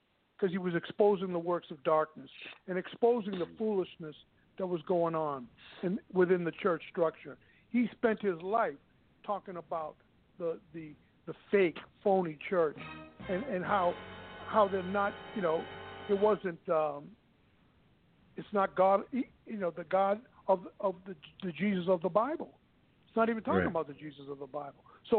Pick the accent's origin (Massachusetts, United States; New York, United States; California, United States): Massachusetts, United States; Boston; I mean, my wife was from the Bronx. I'm from Boston. I was around blacks, whites, greens, and blues all my life.